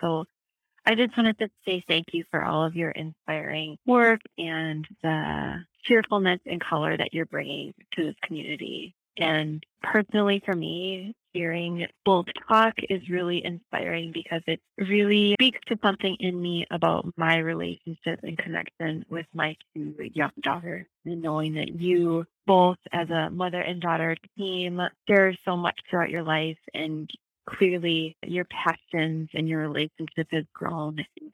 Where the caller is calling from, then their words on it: Wisconsin, United States; I am calling from South East Wisconsin, and it is a beautiful, breezy July day here.